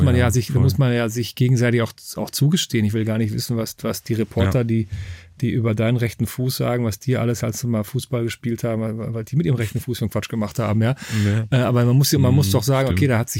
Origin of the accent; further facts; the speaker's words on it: Rehden, Lower Saxony, Germany; Also ich bin in Rehde aufgewachsen, ein paar hundert Meter weg vom VfL Rehde, aber sozusagen schon im ersten Baugebiet, das da direkt da dran angrenzt, mehr oder weniger.